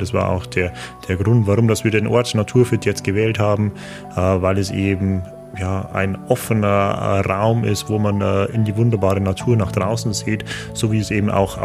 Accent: Bavaria, Germany; Ich bin aufgewachsen in der Region

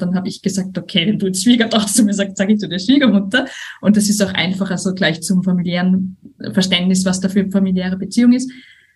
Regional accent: Styria, Austria; accent: Styrian; Meine Muttersprache ist Deutsch, aber auch das Steirische.

